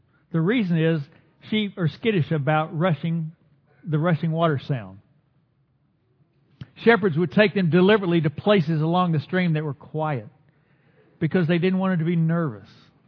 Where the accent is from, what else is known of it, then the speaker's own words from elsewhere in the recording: Dallas, Texas, United States; Now, I grew up in North Dallas. It was the good side of Dallas.